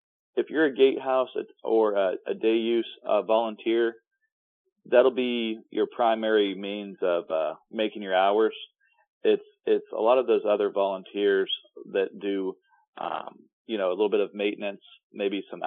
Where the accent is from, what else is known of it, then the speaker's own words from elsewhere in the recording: Florida, United States; I was born and raised in Florida, so sometimes I take for granted some of those huge attractions.